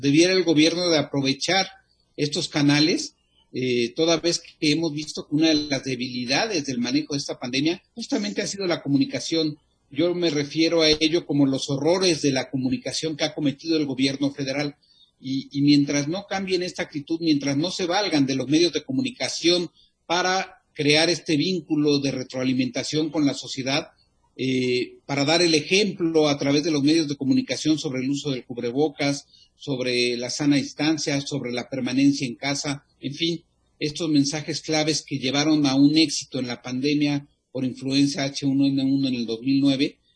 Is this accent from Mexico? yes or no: yes; Mexico; mostrar una vez más que como mexicanos podemos salir adelante